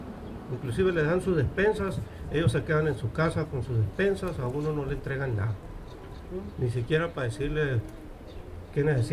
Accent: Pozo Prieto, Sonora, Mexico; yo vengo de Pozo Prieto, de la región de aquí de Caborca.

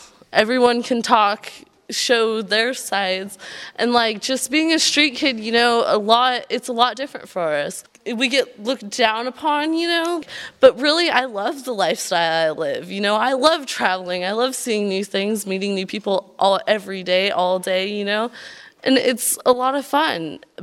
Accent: Olympia, Washington, United States; well, I'm a street kid. I'm from Olympia, Washington.

